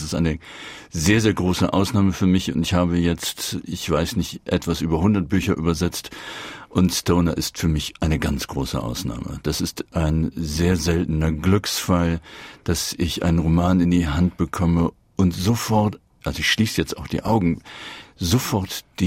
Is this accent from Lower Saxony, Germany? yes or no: yes; Lower Saxony, Germany; ich komme aus dem Emsland, ich komme aus bäuerischen Verhältnissen